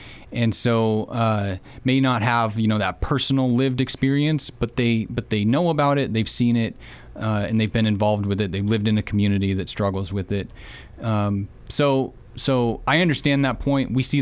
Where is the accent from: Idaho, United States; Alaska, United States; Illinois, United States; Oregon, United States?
Oregon, United States; Roseburg; And I'm from Roseburg, so I made my way back here after a little while